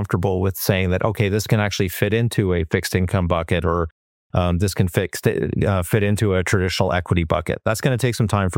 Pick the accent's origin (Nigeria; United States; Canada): Canada; being Canadian